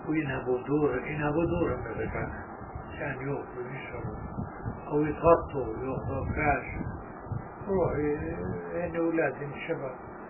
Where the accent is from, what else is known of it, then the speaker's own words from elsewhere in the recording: Irbid, Irbid Governorate, Jordan; قلت والله انا من اربد وبشتغل الصحة بالبلدية